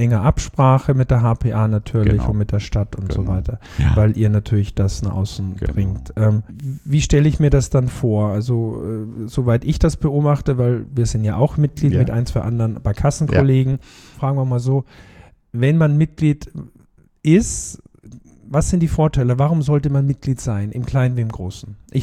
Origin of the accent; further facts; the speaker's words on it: Austria; als Österreicher darf ich das sagen.